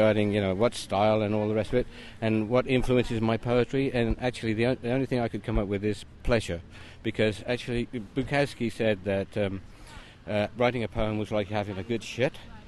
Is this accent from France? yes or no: no; Stratford-upon-Avon, West Midlands, United Kingdom; Well, my hometown is Stratford-on-Avon, and my house is on the same street as Shakespeare's marital home.